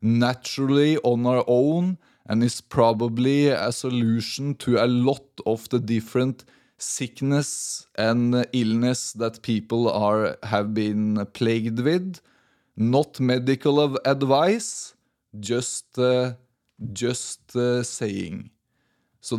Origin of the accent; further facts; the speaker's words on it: Fagernes, Innlandet, Norway; in my hometown that we were back in a couple of minutes ago, they have a big festival every year called the Norwegian Rakfisk Festival. And it's the biggest thing in town every year in Fagernes.